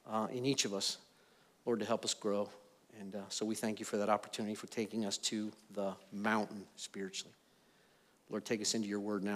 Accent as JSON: {"language": "English", "town": "Hermitage", "region": "Pennsylvania", "country": "United States", "said": "And I'm from a small town in western Pennsylvania named Hermitage, Pennsylvania."}